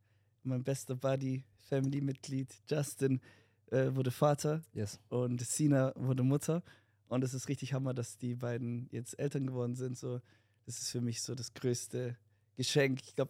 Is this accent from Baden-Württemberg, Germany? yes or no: yes; Stuttgart, Baden-Württemberg, Germany; ich bin 27 Jahre alt, komme aus Stuttgart. Meine Eltern kommen aus Äthiopien